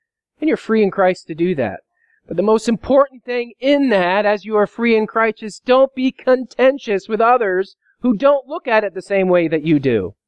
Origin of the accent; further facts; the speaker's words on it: Scotland, United Kingdom; I can say that because I'm Scottish myself.